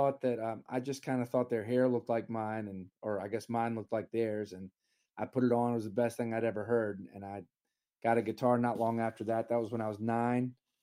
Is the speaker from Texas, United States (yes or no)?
no; Virginia, United States; When I was young, I grew up in Virginia, and my parents always had sort of the oldie station on, and my dad had this box of records.